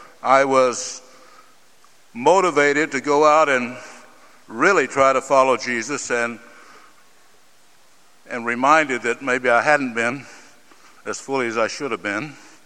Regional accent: Tennessee, United States; Be sure you tell them I'm from Tennessee.

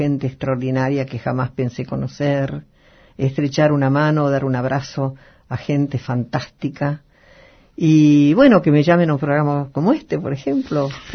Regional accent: Argentina; yo soy una mujer argentina, una mujer común.

